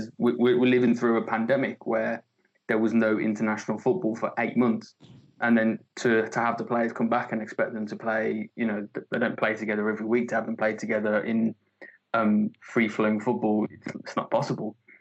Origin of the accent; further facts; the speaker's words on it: England, United Kingdom; speaking as an Englishman who has lived abroad